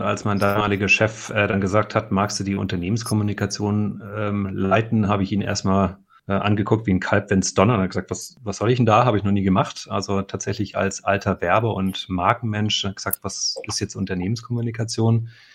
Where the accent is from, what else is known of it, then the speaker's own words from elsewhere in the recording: Germany; also born or lived in Norway; Ich bin 1975 in Norwegen geboren. Das war aber quasi nur ein Stint von meinen Eltern. Meine Mutter ist deutsch, mein Vater ist Norweger. Ich bin dort geboren und wir sind dann über einen Umweg Nigeria-Lagos sind wir dann schon in den ersten 3 Jahren meines Lebens wieder zurück nach Deutschland gekommen